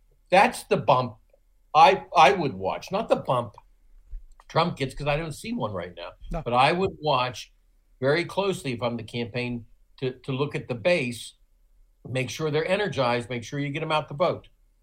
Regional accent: Ohio, United States; Yes, because take my home state of Ohio, the state, you know, you were raised in.

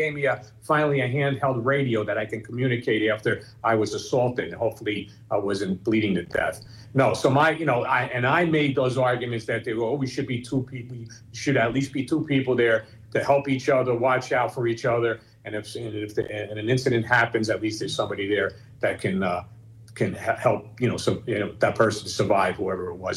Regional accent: Newark, New Jersey, United States; born or raised there

